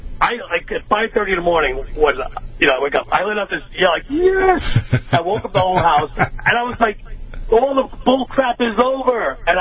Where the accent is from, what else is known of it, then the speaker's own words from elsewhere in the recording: Connecticut, United States; you know, I'm from Connecticut.